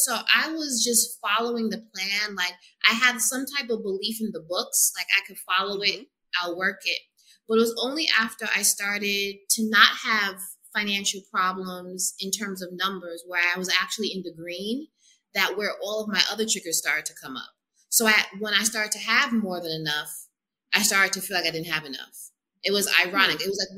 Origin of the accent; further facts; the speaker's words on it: United States; born there; I was first generation American. I was born in America, and that is a different way of living.